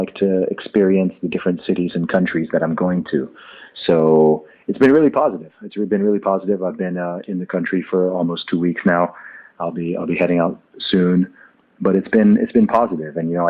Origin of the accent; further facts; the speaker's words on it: Saudi Arabia; You know, if I say I grew up in Saudi Arabia